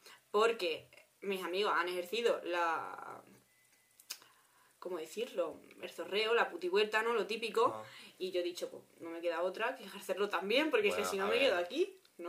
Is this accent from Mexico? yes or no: no; Badajoz, Extremadura, Spain; Soy de Badajoz, que viene a ser un pueblo también, así. Soy de Badajoz.